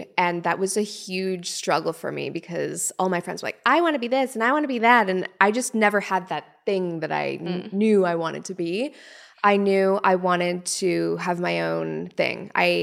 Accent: Canada; So from under the age of, say, 10, it was me, my mom, my brother. We lived in this little teeny tiny house. And sometimes when I go home, I drive past it.

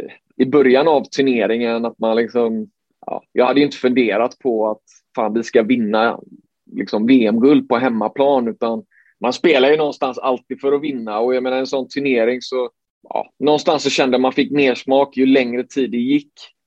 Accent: Sweden; som svensk att få spela på hemmaplan inför familj, vänner, svenska fans

